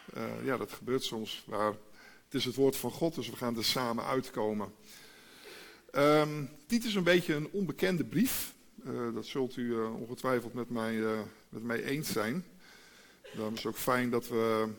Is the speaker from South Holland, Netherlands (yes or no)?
no; Elburg, Gelderland, Netherlands; ik kom uit Elburg.